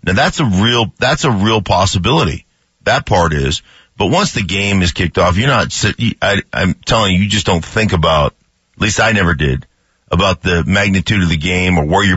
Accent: Alaska, United States; I grew up in Alaska, you know, there's definitely a difference there that I can't.

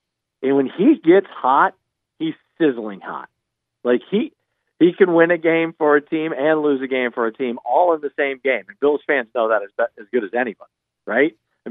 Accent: Ohio, United States; growing up in Northeast Ohio, I am the furthest from a Steelers fan that you'll find

